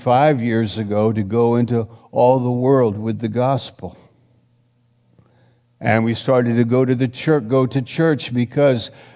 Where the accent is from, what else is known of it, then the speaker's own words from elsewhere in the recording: New York, United States; And I came from New York, and Scott Robinson came from Oklahoma, and David Bennett came from California, and God was bringing a group of people to this small town in Maine with a vision.